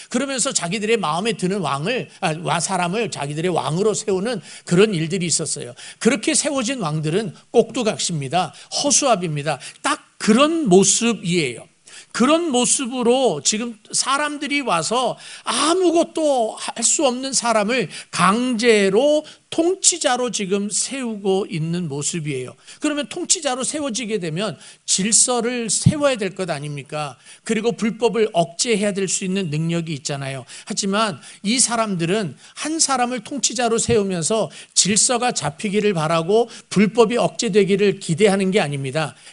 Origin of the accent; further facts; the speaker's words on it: South Korea; 우리 한국 사람들은 제가 한국 사람이니까 한국 사람이라고 그러는 거예요.